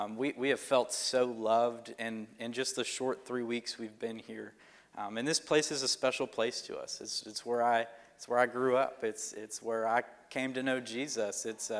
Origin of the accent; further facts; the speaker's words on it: Cincinnati, Ohio, United States; I grew up in Cincinnati, Ohio, but both my wife, Avery, and I did, and then we moved away, and we went to Harding University